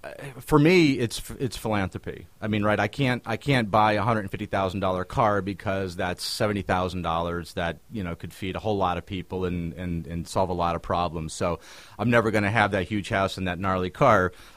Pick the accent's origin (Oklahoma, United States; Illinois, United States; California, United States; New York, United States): California, United States; Ventura; Well, I grew up in Ventura, went to Buena High School, played soccer for Buena, and got my degree from Loyola Marymount University in Los Angeles